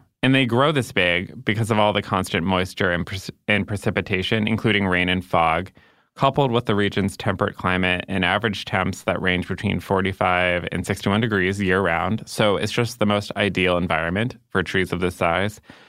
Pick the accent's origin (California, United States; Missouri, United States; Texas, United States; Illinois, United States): Illinois, United States; Chicago; And I know that you and I are biased because we're from Chicago